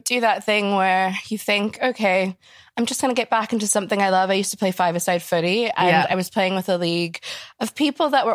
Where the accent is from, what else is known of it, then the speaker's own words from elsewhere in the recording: Washington, District of Columbia, United States; moved away as an adult; now in Scotland; the little thing I told you about when we were getting started earlier is that I grew up in Washington, D.C., and my mom was in politics.